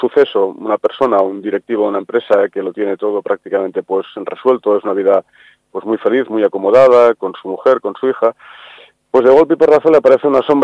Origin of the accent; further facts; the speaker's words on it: Catalonia, Spain; aunque yo soy catalán, mis raíces están en el sur, ¿no?